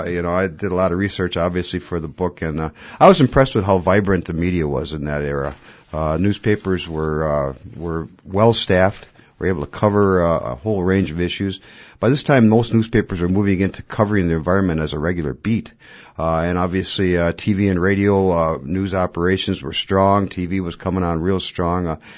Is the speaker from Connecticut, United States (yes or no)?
no; Green Bay, Wisconsin, United States; as growing up in Green Bay and watching the big trucks roll down the street spraying an emulsion with DDT 50 feet up in the air